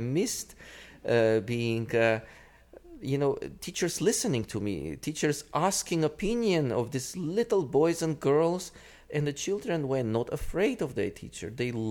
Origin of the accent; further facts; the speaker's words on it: Yerevan, Armenia; English is a second language; I grew up in Armenia as a Soviet kid, and there was no freedom. But at the same time, there was a great, great appreciation for the arts. My native city of Yerevan had over 40 absolutely free music schools.